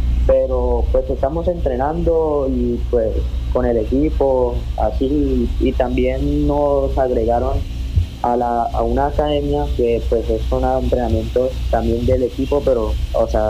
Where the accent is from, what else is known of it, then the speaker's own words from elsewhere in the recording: San José del Guaviare, Guaviare, Colombia; tengo 16 años, nací en San José del Guaviare, me crié en el barrio del 20 de Julio y estudié en la institución educativa Alfonso López Fumarejo y en la Santander.